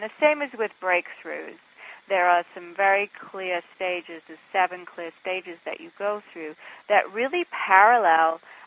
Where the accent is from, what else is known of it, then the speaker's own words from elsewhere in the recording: England, United Kingdom; now in Los Angeles, United States; I'm in Los Angeles. I'm originally from England, which is why I have this odd accent.